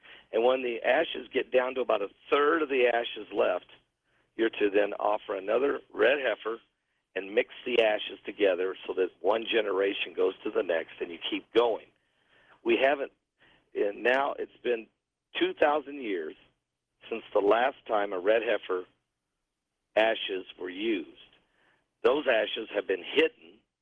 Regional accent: Indiana, United States; Well, I'm actually from Indiana, but I'm on my way to Branson, Missouri, and I'm in St. Louis tonight.

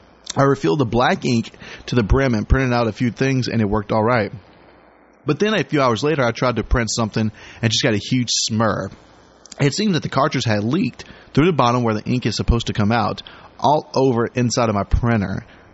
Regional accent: Canada; I'm from the land of Canada.

